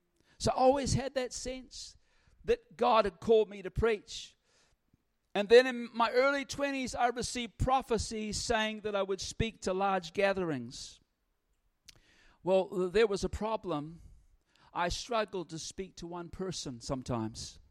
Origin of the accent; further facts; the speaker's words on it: Dunedin, Otago, New Zealand; born there; I was born in Dunedin.